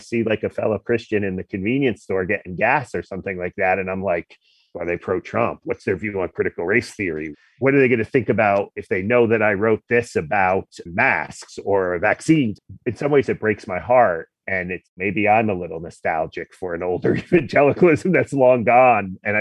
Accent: New Jersey, United States; Where I grew up in New Jersey, a very secular place.

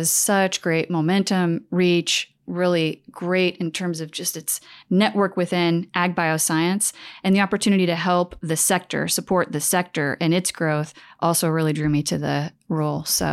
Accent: Fort Wayne, Indiana, United States; Well, I am originally from Fort Wayne. So I grew up in a suburb in Northeast Indiana

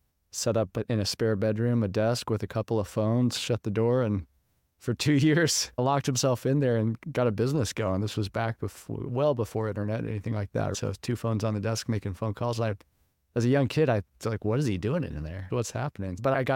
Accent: California, United States; now in Indiana, United States; Yeah, so I'm originally from California, and my family back in the mid-1800s left Missouri, went to California, Central Valley, started farming, but way back before that, farming all the way.

